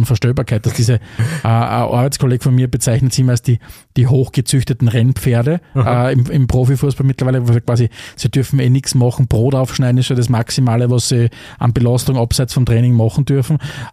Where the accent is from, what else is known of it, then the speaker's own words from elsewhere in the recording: Austria; Und ich meine, sowohl bei uns in Österreich als auch in Deutschland war das ja wirklich ein Riesending